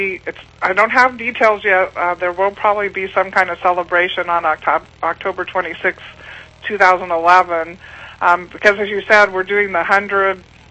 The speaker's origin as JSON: {"language": "English", "region": "Scotland", "country": "United Kingdom", "said": "Well, actually, I'm Scottish, and I don't know."}